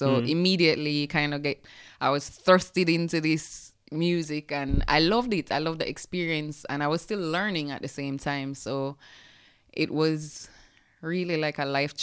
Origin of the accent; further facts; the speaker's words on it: Jamaica; I am Jamaican, one of 10 children.